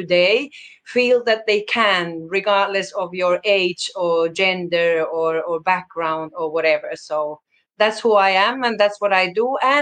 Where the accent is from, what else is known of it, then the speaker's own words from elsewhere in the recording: Finland; English is a second language; originally … comes from Finland. So in my native language, we write crypto with the K. So I want to identify to be identified back home.